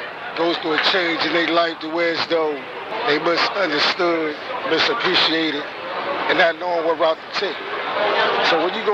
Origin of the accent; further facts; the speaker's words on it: Philadelphia, Pennsylvania, United States; I'm not from New York. I'm from Pennsylvania. City of brothers and love.